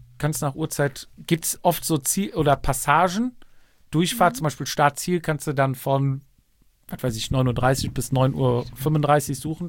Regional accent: West Germany, Germany; darf ich da sagen als Wessi, schließe ich die Folge.

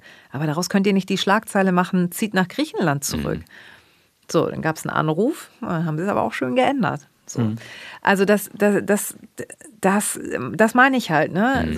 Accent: Hamburg, Germany; dass ich in Deutschland leben darf und liebe Deutschland. Ich liebe meinen Hamburg und das ist meine Heimat.

